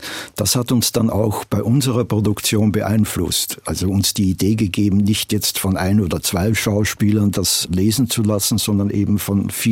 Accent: Vienna, Austria; now in United States; Ich komme ja aus Wien ursprünglich und zwar aus einem Nachkriegs-Wien, das wirklich sehr trist und sehr, sehr depressiv war.

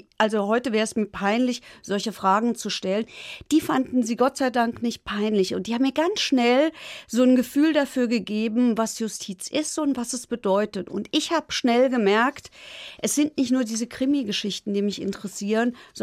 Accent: Hesse, Germany; accent: Frankfurt dialect; Ich kann es nicht so richtig gut, weil meine Eltern nicht aus Frankfurt sind, aber ich erwische mich, wenn kein Mikrofon an ist, dabei, dass ich spreche Frankfurterisch.

